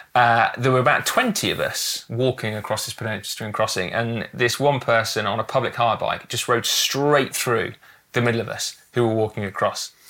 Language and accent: English; England, United Kingdom; As an Englishman, can I just say, American viewers, they do my absolute head in.